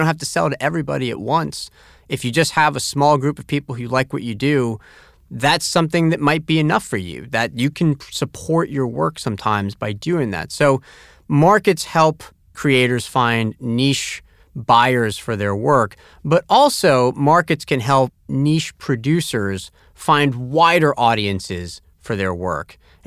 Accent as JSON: {"language": "English", "town": "Tampa", "region": "Florida", "country": "United States", "tie": "born or raised there", "said": "So even as a kid growing up in Tampa, Florida, I still was able to enjoy it."}